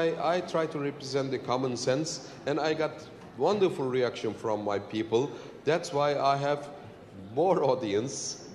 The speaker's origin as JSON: {"language": "English", "country": "Turkey", "said": "we are coming from Turkey. We love our country. We love our culture."}